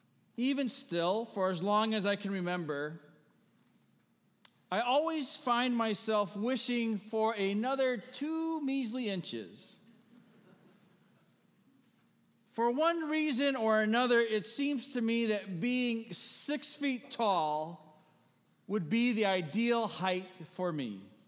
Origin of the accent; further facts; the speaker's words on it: United States; as a Filipino-American, I've always been mindful of my height.